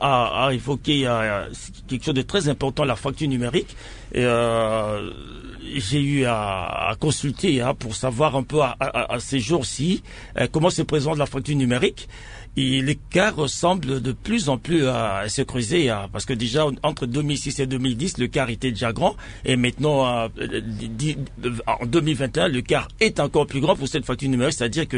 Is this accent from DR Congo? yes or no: yes; DR Congo